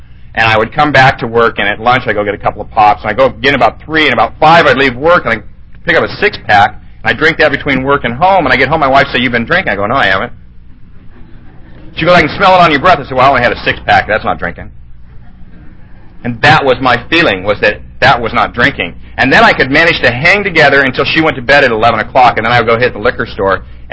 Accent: Venice, California, United States; I grew up in Venice. That's where I did my time in the late 60s. It was a good place to be if you were my age and nuts.

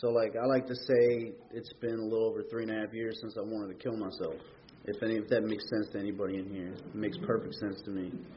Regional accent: Jersey City, New Jersey, United States; Like I said, I grew up in North Jersey, in Jersey City, and my uncles lived around me

